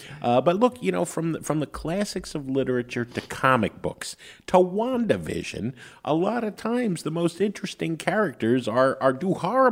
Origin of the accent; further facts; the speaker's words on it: New Jersey, United States; I came from Jersey.